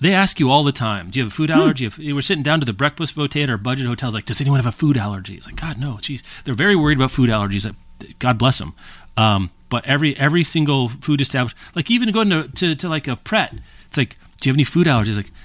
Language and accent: English; United States; And maybe that's just because I'm coming from the Americanness, so I see like the Britishness